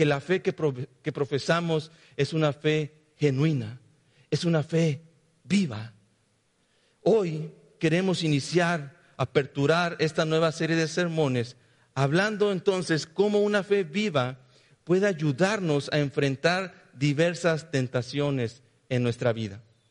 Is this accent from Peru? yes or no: no; Mexico; ya saben cómo somos los mexicanos, que de todo nos reímos, ¿verdad? Hasta de nuestras desgracias.